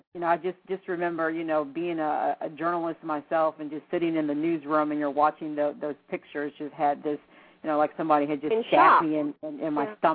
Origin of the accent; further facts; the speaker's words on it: Washington, District of Columbia, United States; she and I were born and raised in Washington, D.C.